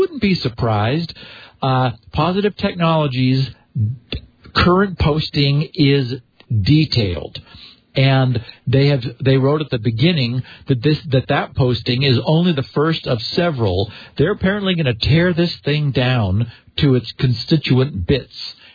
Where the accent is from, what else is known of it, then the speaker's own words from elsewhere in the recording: Ohio, United States; he or she did a quick search of my Facebook Messenger messages and assessed that I was originally from Ohio and that my dad was sick.